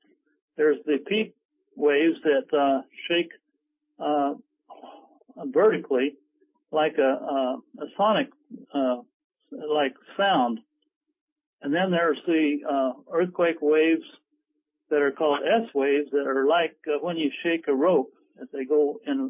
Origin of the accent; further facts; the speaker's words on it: Colonia Juarez, Chihuahua, Mexico; Well, I'm from Colonia Juarez, Chihuahua, Mexico